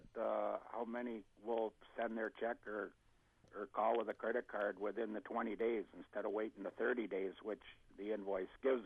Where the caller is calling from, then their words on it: St. Paul, Minnesota, United States; I'm from St. Paul, Minnesota.